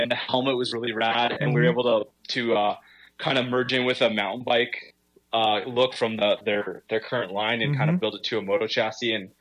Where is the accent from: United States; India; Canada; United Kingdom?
Canada; Kaministiquia, Ontario; I was born in Thunder Bay. I grew up in a small little township called Kaministiquia.